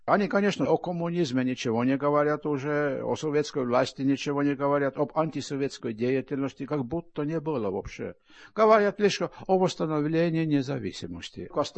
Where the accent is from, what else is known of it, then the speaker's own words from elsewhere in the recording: Estonia; Я эстонец.